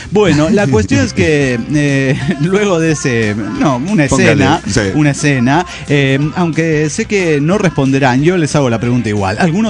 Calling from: Orizaba, Veracruz, Mexico; de Orizaba, México.

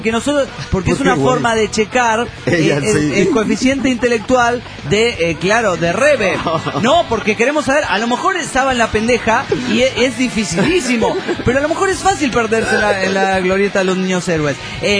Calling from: León, Guanajuato, Mexico; de León, Guanajuato, México.

